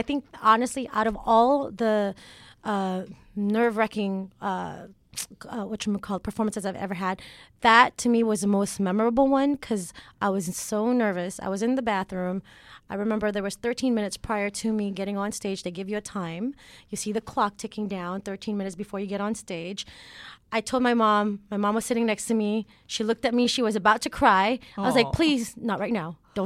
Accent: Philippines; Yes, I grew up in the Philippines.

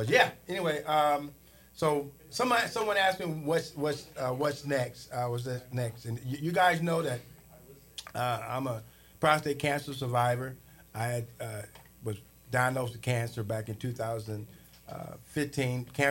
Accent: Terre Haute, Indiana, United States; That's my hometown in the house. Y'all, okay, I'm from Terre Haute, Indiana. Yep, Terre Haute, Indiana.

